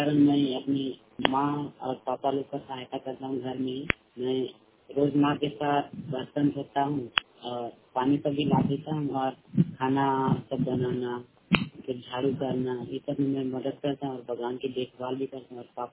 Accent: Lara, Jharkhand, India; मैं लारा गांव से हूँ, प्रखंड चुरचू, जिला हजारीबाग।

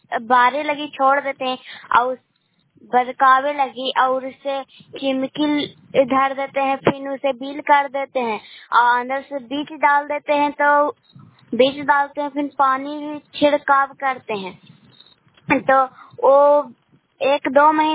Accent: Nalanda, Bihar, India; मैं नालंदा जिला के रहने वाली हूँ।

